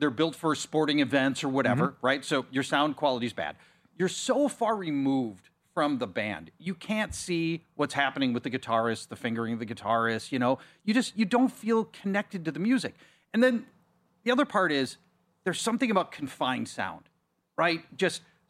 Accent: Minneapolis, Minnesota, United States; I grew up in Minneapolis. … played all the time

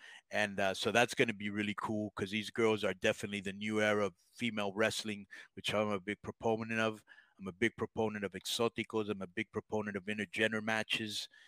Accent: United States; I grew up in the United States. So when I first saw Mexican wrestling, I was 23 years old.

